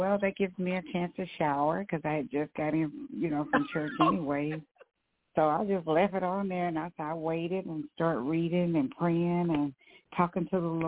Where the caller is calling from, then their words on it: Texas, United States; from Texas.